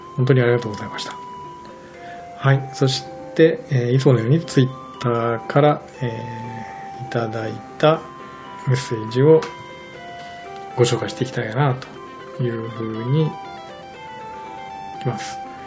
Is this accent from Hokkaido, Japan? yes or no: no; Shimane, Japan; 私はやっぱりね、島根出身なんで、